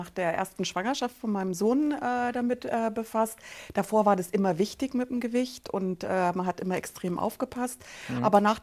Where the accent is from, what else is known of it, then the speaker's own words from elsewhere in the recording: Munich, Bavaria, Germany; 48 Jahre alt und komme aus München.